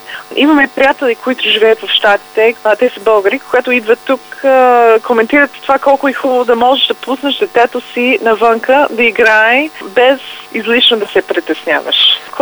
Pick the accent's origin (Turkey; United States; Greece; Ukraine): United States; Hershey, Pennsylvania; Bulgarian is a second language; В едно малко градче в щата Пенсилвания, казва се Хърши.